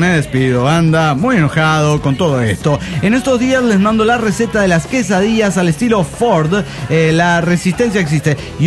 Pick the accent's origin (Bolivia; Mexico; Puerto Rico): Mexico; Monterrey, Nuevo León; de la ciudad de las montañas, Monterrey.